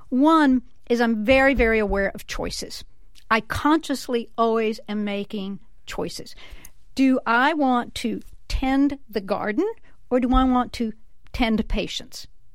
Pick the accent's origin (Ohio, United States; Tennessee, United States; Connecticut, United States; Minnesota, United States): Tennessee, United States; I think very early on, and I didn't grow up with a silver spoon in my mouth, by the way. I grew up in Appalachia